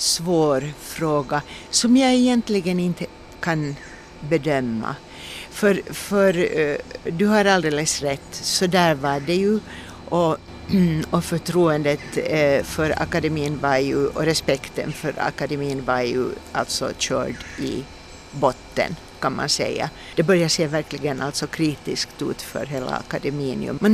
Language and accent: Swedish; Uusimaa, Finland; Och så kommer jag från Finland, från den västnyländska skogen ju.